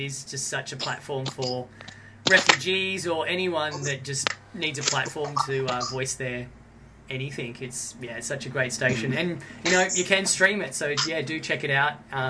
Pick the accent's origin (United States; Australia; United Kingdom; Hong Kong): Australia; Toowoomba, Queensland; growing up in Toowoomba, 4DDB was the community radio station there